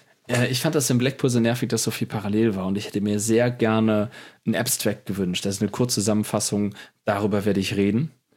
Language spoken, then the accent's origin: German; North Rhine-Westphalia, Germany; Aber ich bin Rheinländer.